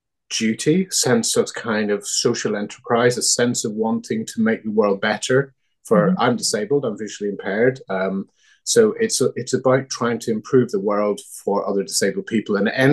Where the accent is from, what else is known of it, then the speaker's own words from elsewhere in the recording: Northern Ireland, United Kingdom; I was growing up in the Troubles in Northern Ireland. I was off school sick a lot. I was sent off to this terrible boarding school in Belfast.